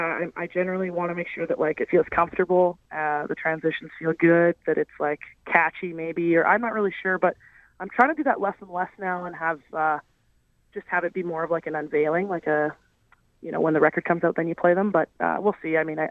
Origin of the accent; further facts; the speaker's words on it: Canada; she's been really generous to me, being a Canadian artist and wanting to break into that market.